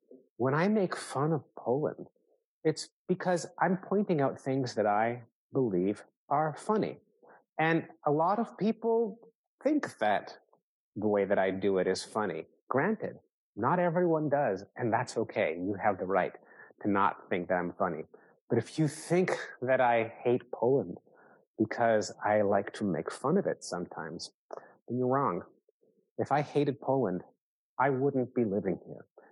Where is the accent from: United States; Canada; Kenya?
Canada; I grew up in Canada, a country where we make fun of things that we love.